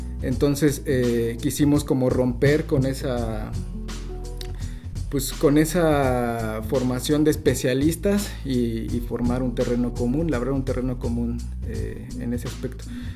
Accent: Querétaro, Mexico; yo vengo de Querétaro

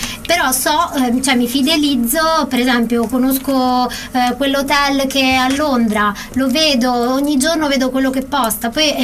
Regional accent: Abruzzo, Italy; E io per esempio sono abruzzese, posso far conoscere parte del, cioè Bologna, a chi è in Abruzzo.

